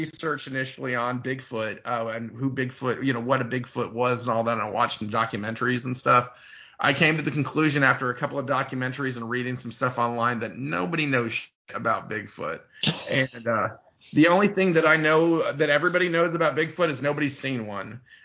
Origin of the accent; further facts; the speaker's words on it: Austin, Texas, United States; And I'm from Austin, Texas.